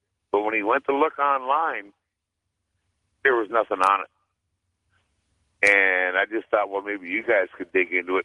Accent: North Dakota, United States; I'm originally from North Dakota.

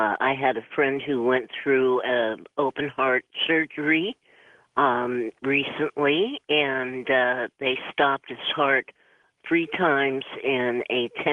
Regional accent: Ireland; And being Irish, I wanted to just invite everyone to dinner and say, now would be a good time to sit down and eat and talk.

